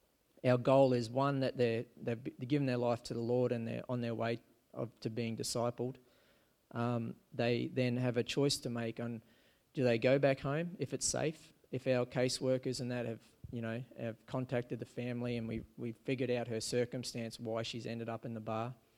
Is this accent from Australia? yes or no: yes; Australia; I'm a plumber from Australia